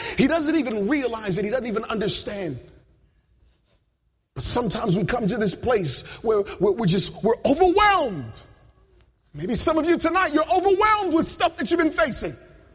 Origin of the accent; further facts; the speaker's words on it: Hampton, Virginia, United States; I grew up down in Hampton, Virginia, where for most of us, I don't know if you've had this experience, but I grew up in a black Pentecostal church